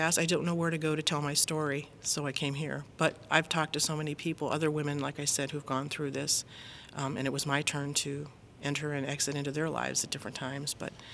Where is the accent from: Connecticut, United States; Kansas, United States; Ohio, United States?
Ohio, United States; Youngstown; Yes, born and raised in Youngstown.